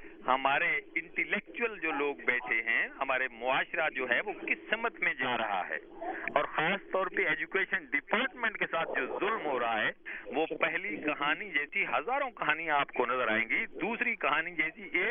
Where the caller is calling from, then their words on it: Khushab, Punjab, Pakistan; عرض کر رہا ہوں خوشاب سے.